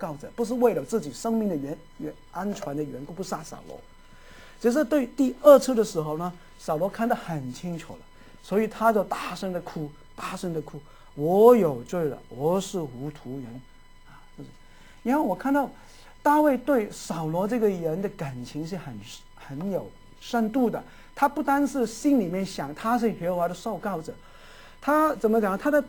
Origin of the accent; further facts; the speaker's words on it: Guangdong, China; 国语没有这一句话，只是我们广东人才有啊